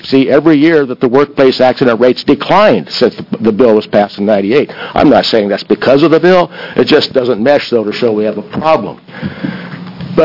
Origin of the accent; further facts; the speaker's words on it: Williams, Oregon, United States; good morning. I'm … I'm from Williams, Oregon, and I'm here to address specifically 2881 and 3274.